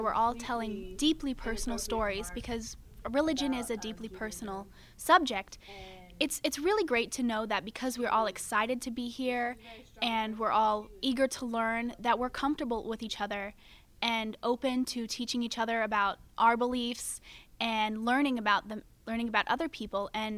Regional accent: Phoenix, Arizona, United States; I'm from Phoenix, Arizona.

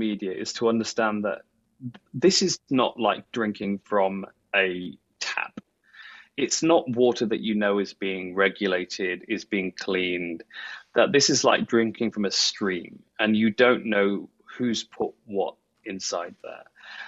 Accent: United Kingdom; my home country, the United Kingdom as well

